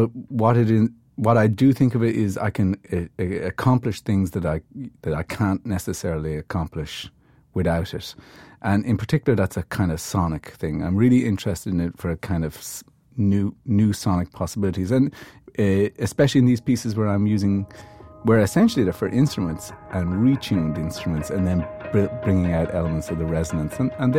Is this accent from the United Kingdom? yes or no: no; Ireland; there are huge disadvantages to being Irish because we don't have this massive structure like they have in other European countries for supporting new music.